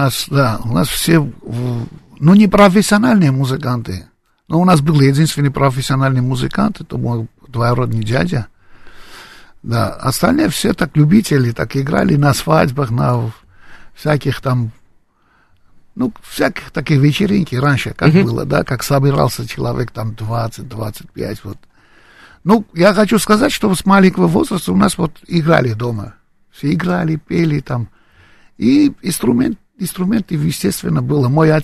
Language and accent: Russian; Gyumri, Shirak, Armenia; Я из Гюмри. Из второго города в Армении.